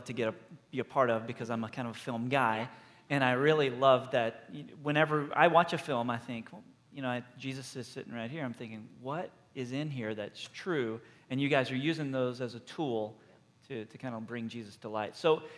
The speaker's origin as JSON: {"language": "English", "region": "Texas", "country": "United States", "said": "Now the first service, you didn't know that I was from Texas, but now you know that I'm from Texas, and you're still saying this."}